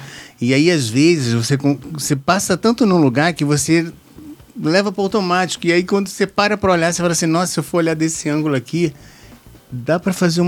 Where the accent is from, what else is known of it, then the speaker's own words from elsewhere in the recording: Rio de Janeiro, Brazil; also born or lived in Vitória; now in Brasília, Brazil; Eu sou carioca.